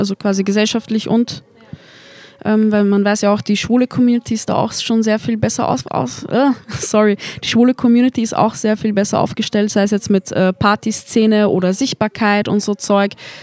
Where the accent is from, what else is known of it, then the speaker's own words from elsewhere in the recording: Lower Austria, Austria; accent: Lower Austrian dialect; Ich rede in niederösterreichischen Dialekt.